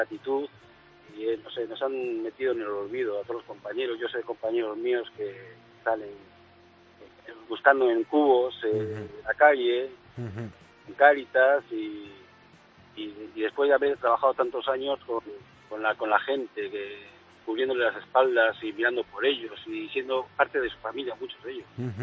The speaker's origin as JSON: {"language": "Spanish", "region": "Basque Country", "country": "Spain", "lives_now": "Pontevedra, Spain", "said": "Muchos años de escolta, soy vasco"}